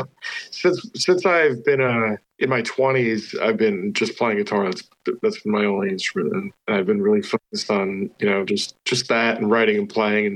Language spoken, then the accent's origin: English; Pennsylvania, United States; I was growing up in the Poconos. It's like the mountains, you know?